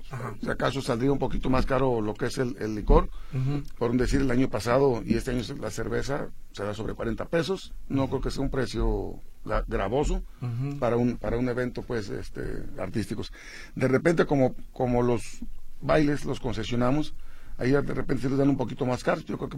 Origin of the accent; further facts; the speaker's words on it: Cocula, Jalisco, Mexico; esos son de allá de mi pueblo, de Cocula, Jalisco.